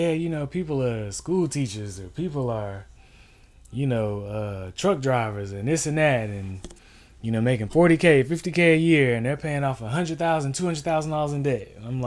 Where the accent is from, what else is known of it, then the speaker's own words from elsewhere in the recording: Durham, North Carolina, United States; you know, I'm from Durham, North Carolina. Grew up in a single parent household with Mom Duke.